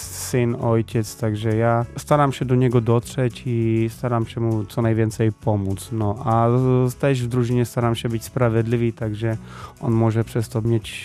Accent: Pomeranian Voivodeship, Poland; Tutaj w Gdańsku czuję się świetnie, jestem z Pomorza

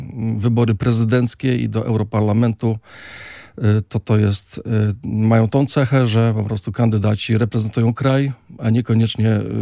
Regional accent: Sopot, Pomeranian Voivodeship, Poland; Ja jestem górnikiem z Sopotu

